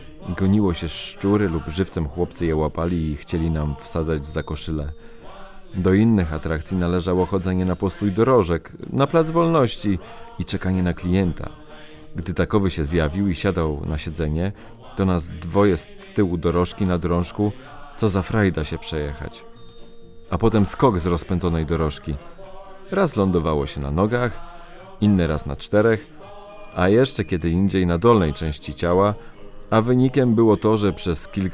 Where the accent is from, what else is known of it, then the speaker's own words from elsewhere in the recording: Łódź, Łódź Voivodeship, Poland; born there; Mieszkam od lat na Ciasnej, na Bałutach. Urodziłam się w Łodzi.